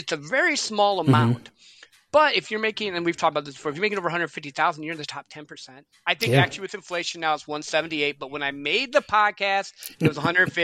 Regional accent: Hartford, United States; I grew up in Hartford in a little country town.

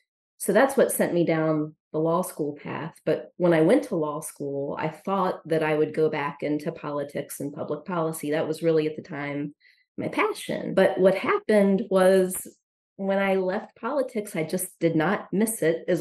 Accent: New Jersey, United States; now in Delaware, United States; I grew up in Southern New Jersey.

